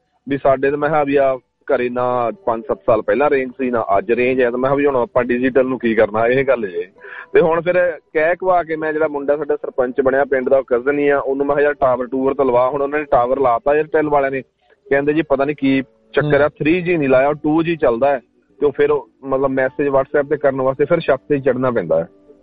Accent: Hamjapur, Haryana, India; ਸਾਡਾ ਪਿੰਡ ਦਾ ਜਿਹੜਾ ਹਮਜਾਪੁਰ ਤੁਹਾਨੂੰ ਪਤਾ ਆਪਣਾ ਰੱਤੀਆ ਫਤਿਹਾਬਾਦ ਰੋਡ ਤੇ ਆ ਮੇਨ ਪਿੰਡ

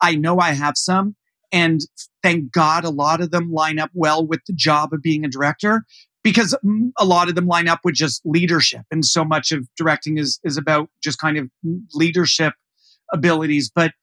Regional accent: Canada; I grew up in Canada.

